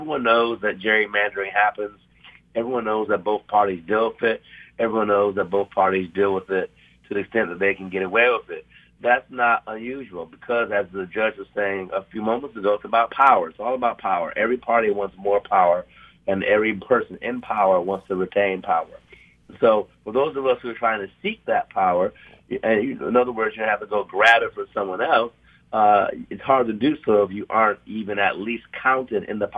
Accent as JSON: {"language": "English", "region": "Ohio", "country": "United States", "said": "My home state of Ohio that you mentioned"}